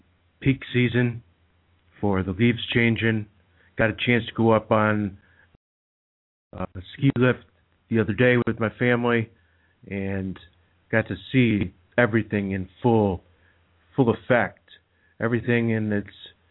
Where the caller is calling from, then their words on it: New York, United States; I'm coming from the East Coast, upstate New York.